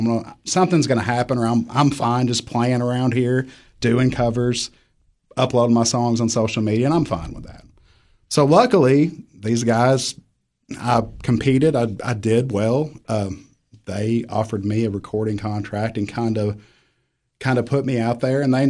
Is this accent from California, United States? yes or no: no; Silver Point, Tennessee, United States; also born or lived in Nashville; So I grew up in Silver Point, Tennessee, the metropolis down there below Baxter.